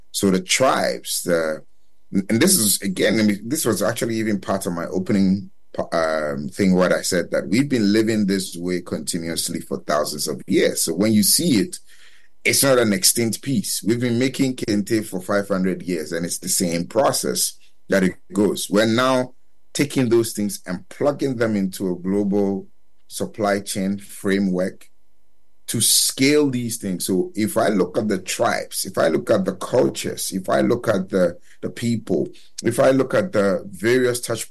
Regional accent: Ghana; There's no confusion that I come from Ghana.

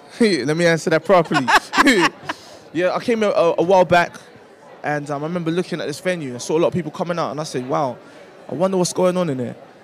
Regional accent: London, United Kingdom; born, breded guy from South London. You know, yeah, big up South.

